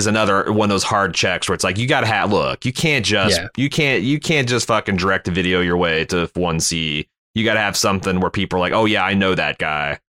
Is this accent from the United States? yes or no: no; Hong Kong; born there; He's been cranking out this shit since I was born in Hong Kong.